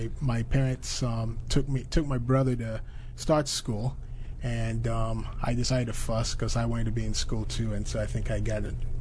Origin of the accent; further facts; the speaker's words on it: Nigeria; growing up in Nigeria, you have to make do with what you have